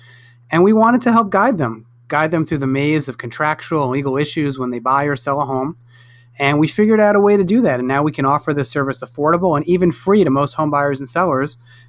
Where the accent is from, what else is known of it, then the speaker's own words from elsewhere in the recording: New York, United States; You know, growing up in New York, I was a renter for a very long time, and bought a house.